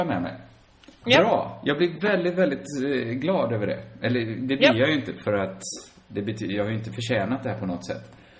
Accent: Sweden; born there; Men, både du och jag är ju födda i Sverige och vi lever i Sverige.

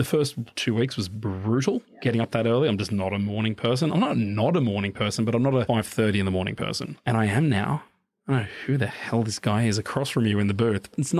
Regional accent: New South Wales, Australia; I'm from the Hills District, and so we're the Bible Belt

